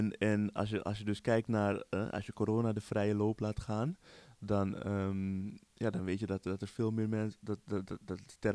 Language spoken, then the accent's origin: Dutch; Netherlands; we zijn Nederland, we zijn Nederlanders, maar de grenzen vervagen.